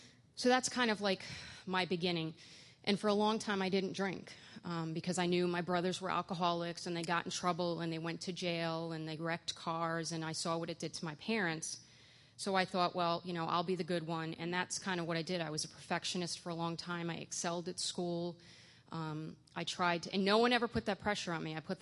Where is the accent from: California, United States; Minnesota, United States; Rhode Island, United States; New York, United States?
New York, United States; Forest Hills; I grew up in Forest Hills, New York, which is about 20 minutes outside of New York City. And my story is very similar to many in that I grew up in an alcoholic home.